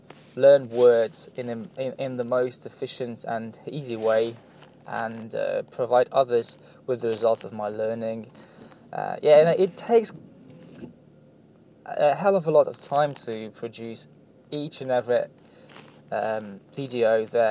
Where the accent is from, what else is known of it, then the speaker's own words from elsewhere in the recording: Russia; first language Russian; English is a second language; Yeah, a Russian name, so my native language is Russian.